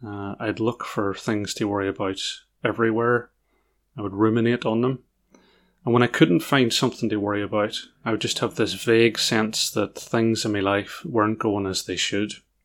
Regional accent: Northern Ireland, United Kingdom; now in England; I'm in my 40s. I live in England. In case the accent isn't obvious, I grew up in Northern Ireland.

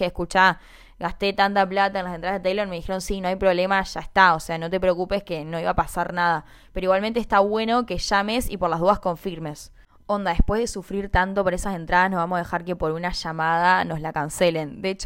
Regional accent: Argentina; somos argentinas, no conseguimos y vos que sos de otro país, sí conseguiste

